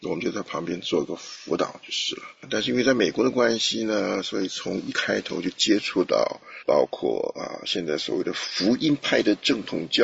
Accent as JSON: {"language": "Chinese", "country": "Taiwan", "tie": "born or raised there", "moved": "as an adult", "lives_now": "United States", "said": "我是从小在台湾长大的，78年的时候来到美国，年25岁。对，你算算看，我现在几岁了啊？我来美国以后和我妻子一起信主"}